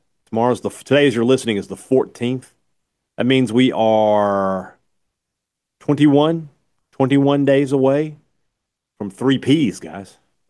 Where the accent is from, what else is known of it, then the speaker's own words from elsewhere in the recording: Vicksburg, Mississippi, United States; So my niece, Haley, is a student at Warren Central High School in my hometown of Vicksburg.